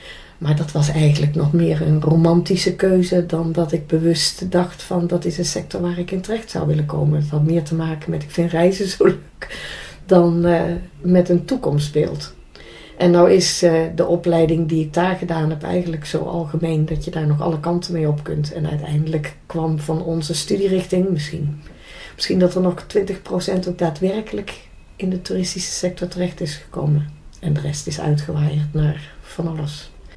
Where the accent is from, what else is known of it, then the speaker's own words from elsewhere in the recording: Dintel, North Brabant, Netherlands; Ik ben geboren in Dintel, midden in het dorp. En daar heb ik gewoond tot mijn 19e. Toen ben ik het huis uitgegaan om te gaan studeren in Breda.